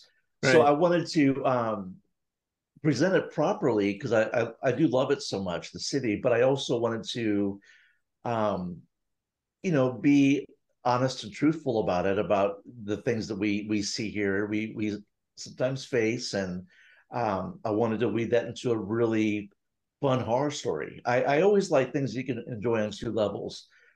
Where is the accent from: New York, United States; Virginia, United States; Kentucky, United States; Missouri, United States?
Missouri, United States; St. Louis; And growing up in St. Louis, you know, I love our city.